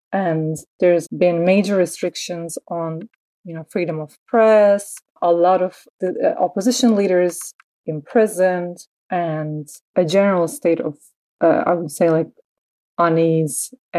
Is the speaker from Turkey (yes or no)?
yes; Turkey; How would I describe my life growing up in Turkey? I would say it was a childhood that was very politicized